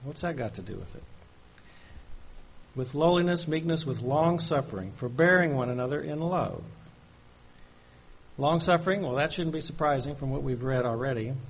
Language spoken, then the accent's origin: English; Missouri, United States; See, I come from Missouri, so that was what we were always watching.